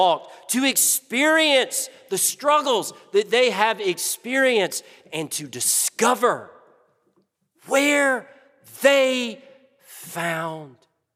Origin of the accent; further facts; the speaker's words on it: Alabama, United States; And since we're from Alabama, we didn't realize there'd still be snow on the ground in late May.